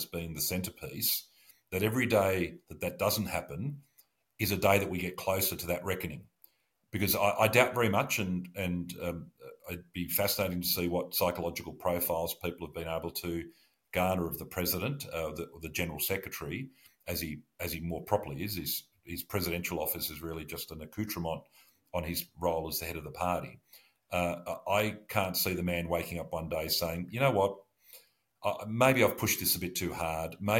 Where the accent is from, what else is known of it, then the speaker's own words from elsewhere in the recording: Australia; Being an Australian security official for so long, I'm deeply aware of and alert to the sensitivities with ASEAN